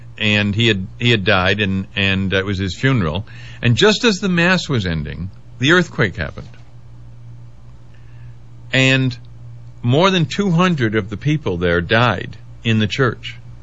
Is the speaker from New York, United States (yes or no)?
yes; Webster, New York, United States; also born or lived in Rochester; I was born in Rochester, and I grew up in Webster, New York. And I grew up at 566 Phillips Road, a farmhouse out in the country, just east of Rochester and south of Lake Ontario.